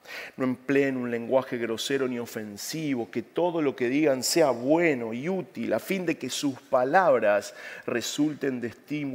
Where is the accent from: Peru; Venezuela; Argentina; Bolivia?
Argentina; nosotros los argentinos especialistas somos en esto.